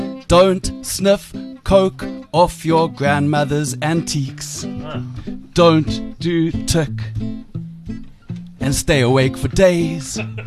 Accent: Greenside, Gauteng, South Africa; Growing up in Greenside

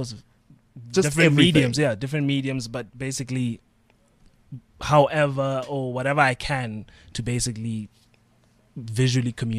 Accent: Port Elizabeth, Eastern Cape, South Africa; Definitely not. I'm from Port Elizabeth

